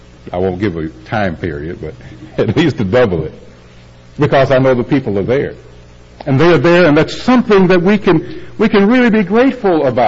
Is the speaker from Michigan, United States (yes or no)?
yes; Detroit, Michigan, United States; growing up in Detroit, there were two games on in the Pro League, in NFL. The Detroit Lions would play the Green Bay Packers